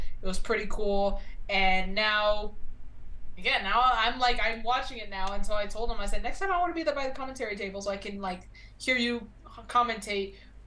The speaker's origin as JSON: {"language": "English", "region": "Texas", "country": "United States", "said": "maybe it's because I am from Texas, and I know I've talked about how, like, oh, just going to Dallas feels like a vacation and stuff"}